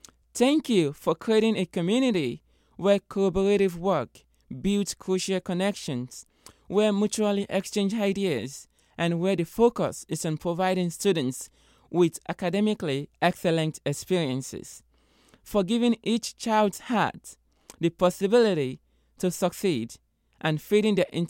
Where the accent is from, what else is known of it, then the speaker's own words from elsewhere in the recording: Nigeria; moved away; Enrolling at USM after moving from my home country, Nigeria, and becoming a first-generation college student was a dream I never thought would be possible.